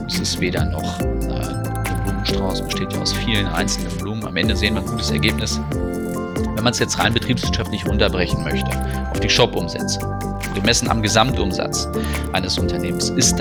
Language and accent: German; Nienburg, Lower Saxony, Germany; born there; Geboren also, in Nienburg bei Hannover.